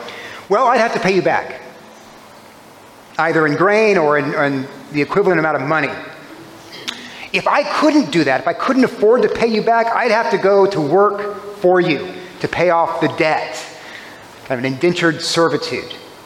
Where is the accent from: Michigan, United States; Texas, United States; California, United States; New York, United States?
Texas, United States; Corpus Christi; I was raised in Corpus Christi. Corpus Christi, if you've ever been there, is a roach-infested, humid place.